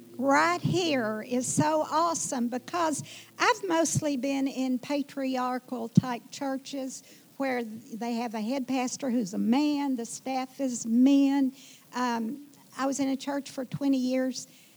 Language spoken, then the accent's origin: English; Mountain Home, Arkansas, United States; I'm going to tell you about growing up in Mountain Home, which is north central Arkansas, nearly to the Missouri line.